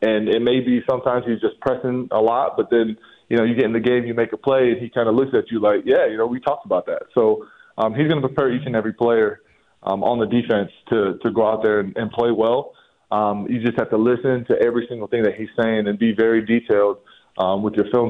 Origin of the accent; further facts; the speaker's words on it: Foster, Ohio, United States; But then my hometown of Foster, Ohio, and even, you know, the in Northwest Ohio territory, and then into Iowa, where I went to school